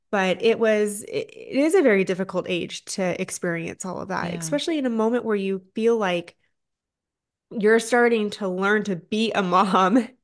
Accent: California, United States; I'm a Californian at heart. So I understand earthquakes, and that's exactly what it felt like.

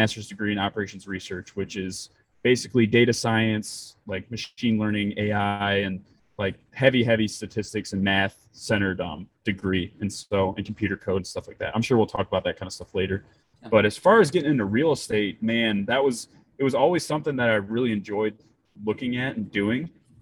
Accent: Plymouth, Michigan, United States; I'm from Plymouth, Michigan, originally.

